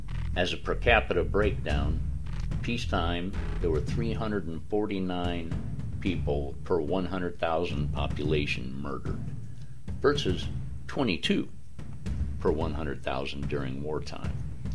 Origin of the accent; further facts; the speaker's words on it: United States; I am an American, a patriot, and an activist.